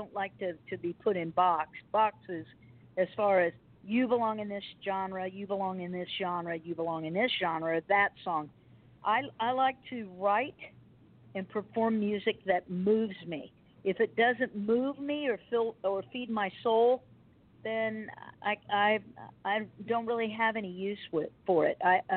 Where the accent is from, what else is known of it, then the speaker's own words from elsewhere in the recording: Beardstown, Illinois, United States; I'm a river rat. I was born and raised on the Illinois River in Beardstown.